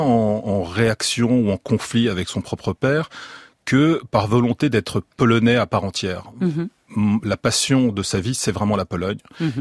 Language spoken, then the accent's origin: French; France; Je suis français, je suis né en France, j'aime la France.